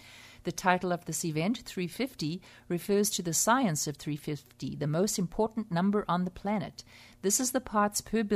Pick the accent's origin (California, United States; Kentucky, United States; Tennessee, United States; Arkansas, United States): California, United States; Alameda; Now, I attended the event in my hometown of Alameda, California